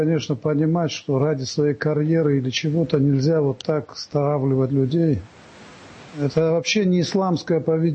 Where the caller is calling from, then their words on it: Vladikavkaz, North Ossetia–Alania, Russia; Я с Владикавказа. Ага. Город Владикавказ … Практикующий мусульманин.